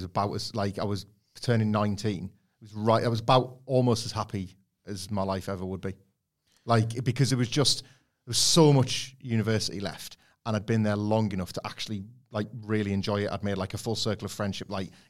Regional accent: Scarborough, Yorkshire and the Humber, United Kingdom; I grew up in Scarborough, and there was tons of them nearby

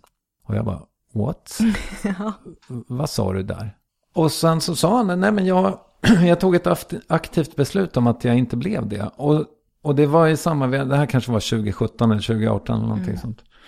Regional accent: Strängnäs, Södermanland, Sweden; Och jag kommer då som sagt från Strängnäs

